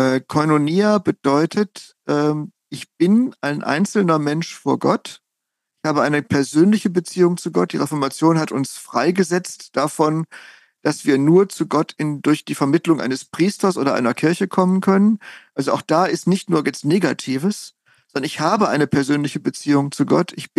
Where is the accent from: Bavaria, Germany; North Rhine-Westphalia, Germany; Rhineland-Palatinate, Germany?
North Rhine-Westphalia, Germany; Münster; moved away; Ich komme ja aus Münster